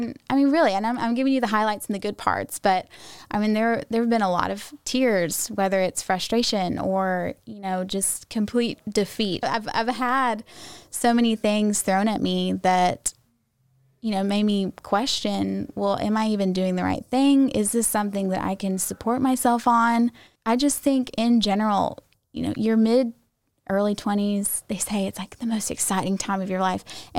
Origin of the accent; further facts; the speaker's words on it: Augusta, Georgia, United States; So I grew up in Augusta, grew up at Reed. And I went to the University of Georgia, studied entertainment.